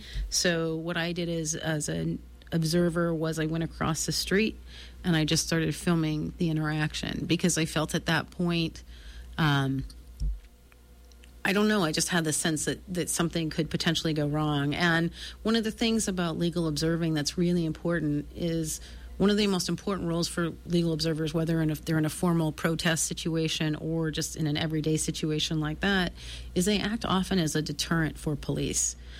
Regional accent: California, United States; now in Forest Ranch, United States; I was born in Southern California. I lived in a rural community as a kid. Pretty much, I lived in a lot of rural communities of Northern California, Arcata, where I live now in Forest Ranch.

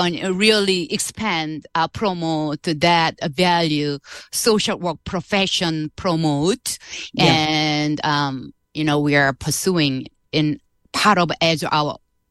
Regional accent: Seoul, South Korea; moved away; I came originally from South Korea. I was born and raised in Seoul, South Korea.

